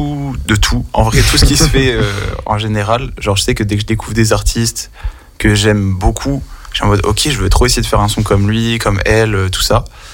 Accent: Auvergne-Rhône-Alpes, France; now in Grenoble, France; je suis un artiste de Grenoble. Enfin, à la base, je viens de la Drôme. Mais voilà, là, ça fait plusieurs années que je suis sur Grenoble.

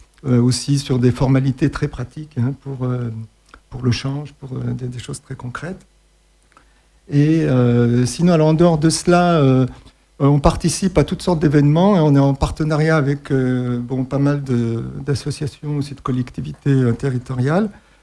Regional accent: Paris, Île-de-France, France; born there; now in Isère, France; Donc ma mère, elle était née à Paris et moi-même, je suis né à Paris. Et là, ça fait environ 35 ans que je suis isérois.

